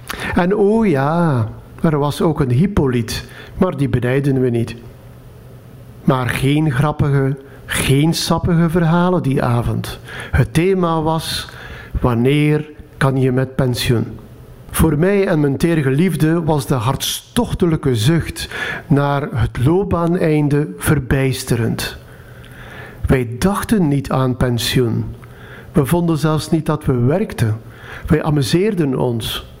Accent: Zerkegem, Flanders, Belgium; born there; 10 jaar geleden ging ik nog eens terug naar mijn geboortedorp, Zerkeghem. Nu Jabeke.

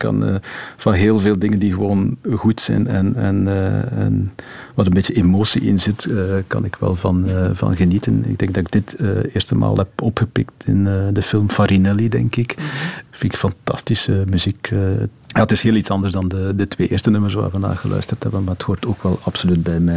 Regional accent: Flanders, Belgium; Goede West-Vlaming.

